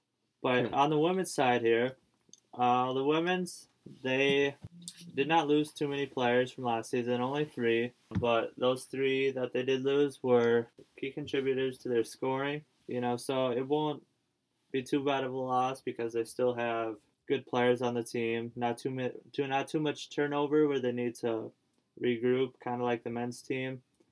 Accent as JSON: {"language": "English", "town": "St. Peter", "region": "Minnesota", "country": "United States", "said": "No, I'm from St. Peter, Minnesota."}